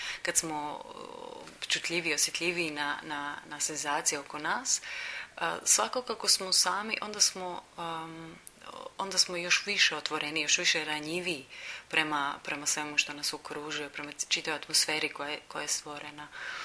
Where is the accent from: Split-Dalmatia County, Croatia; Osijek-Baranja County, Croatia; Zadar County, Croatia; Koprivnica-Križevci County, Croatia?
Split-Dalmatia County, Croatia; Split; koja je nastala u Splitu, znači u mom rodnom gradu, uz more.